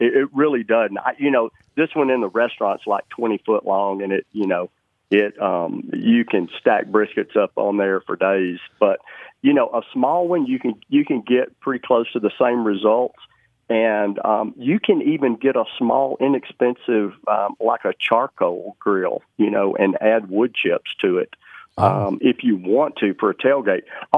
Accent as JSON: {"language": "English", "region": "the South", "country": "United States", "said": "I'm going to tell you, brother, I'm from the South, and sweet tea will go for the win every time"}